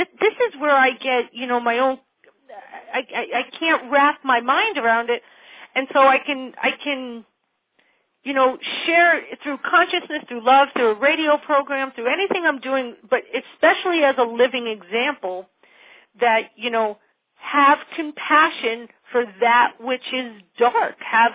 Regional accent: Connecticut, United States; Now, I grew up in Fairfield County, basically plenty of food, plenty of shelter, plenty of thing

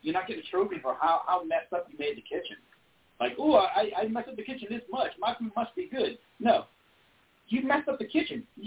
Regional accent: the South, United States; Born and raised in the South, you cook, you clean as you cook.

